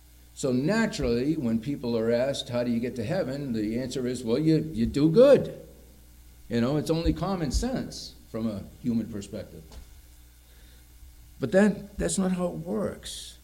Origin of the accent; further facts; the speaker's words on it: Brockton, Massachusetts, United States; I grew up in Brockton, as many of you know, City of Champions. It's known for boxing, but it's also known for something else.